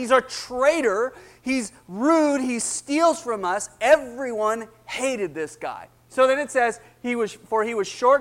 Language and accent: English; Canada; I'm from Canada